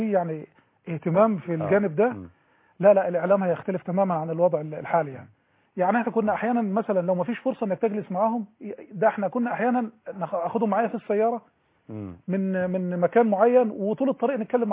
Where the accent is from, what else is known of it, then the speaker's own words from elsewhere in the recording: Al Bustan, Damietta Governorate, Egypt; born there; ولدت في محافظه دمياط ومحافظه غاليه جدا على قلبي على نفسي، خاصة القريه البستان اللي انا ولدت فيها